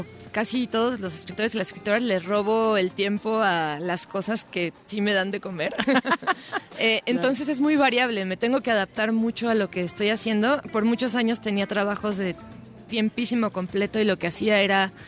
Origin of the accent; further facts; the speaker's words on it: Gustavo A. Madero, Mexico City, Mexico; yo soy de Gustavo Madero, soy muy del norte de la ciudad